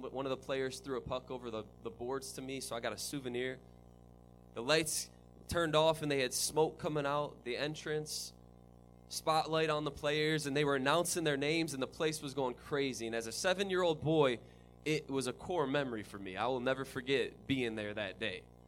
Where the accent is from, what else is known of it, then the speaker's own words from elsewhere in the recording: Michigan, United States; For me, I grew up in Michigan, a northerner